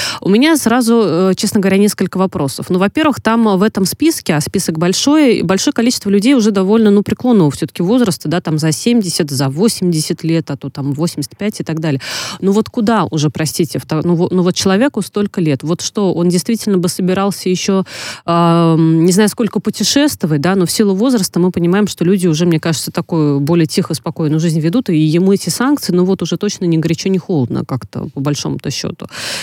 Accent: Saratov, Saratov Oblast, Russia; я родом из Саратова

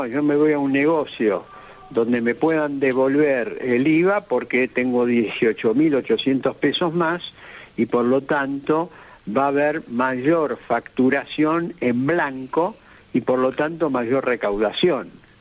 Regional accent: Argentina; como personas y como argentinos que estamos en este país

